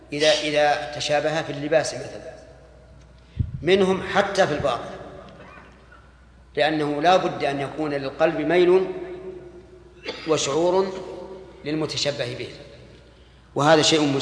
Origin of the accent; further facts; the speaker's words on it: Saudi Arabia; عندنا في السعوديه